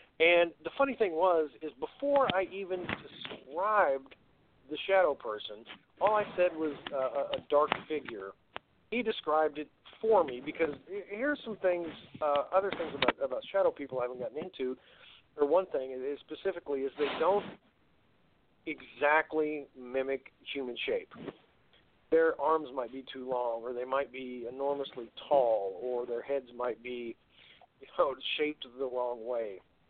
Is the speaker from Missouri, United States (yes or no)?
yes; Missouri, United States; I grew up near Kansas City, Missouri